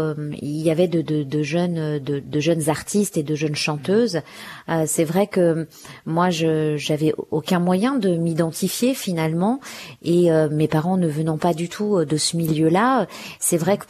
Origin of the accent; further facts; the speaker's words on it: France; born there; Et finalement, mes parents sont nés en Algérie et moi, je suis née en France.